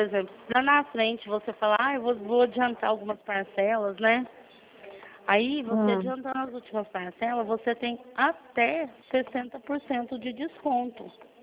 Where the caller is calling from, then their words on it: Franca, São Paulo, Brazil; Eu falo de Franca, porque aqui comigo é só no telemarketing.